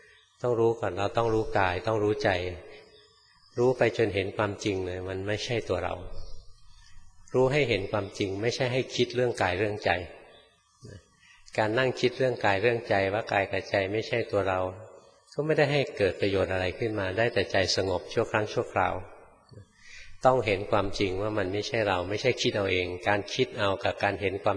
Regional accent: Bangkok, Thailand; หลวงพ่อเป็นคนกรุงเทพเกิดในกรุงเทพนะโตอยู่ในกรุงเทพจนแก่อยู่ในกรุงเทพ

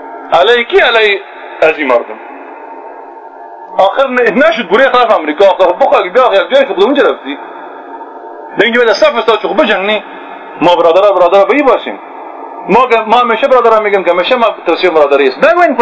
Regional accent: Afghanistan; نه، من افغان هستم

